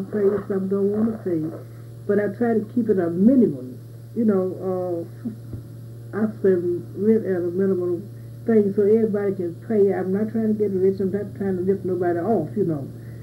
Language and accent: English; Huntsville, Alabama, United States; Okay, I'm from Alabama, Huntsville, Alabama.